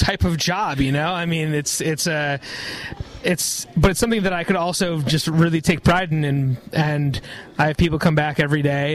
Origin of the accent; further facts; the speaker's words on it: New England, United States; You know, I'm from New England, so that's how it is.